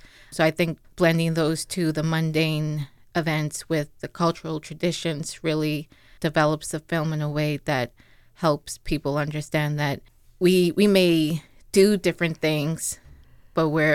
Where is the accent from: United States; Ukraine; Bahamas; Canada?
Bahamas; Nassau, New Providence; I'm originally from Nassau, the Bahamas